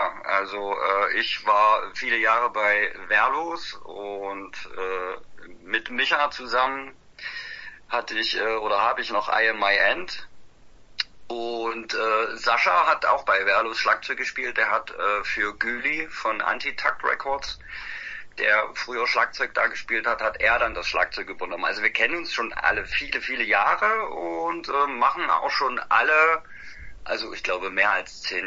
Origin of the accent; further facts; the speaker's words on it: Leipzig, Saxony, Germany; Wir kommen aus Leipzig und Umgebung